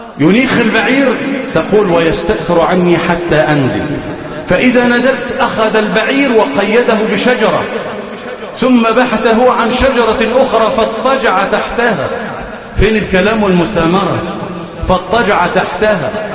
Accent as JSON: {"language": "Arabic", "country": "Egypt"}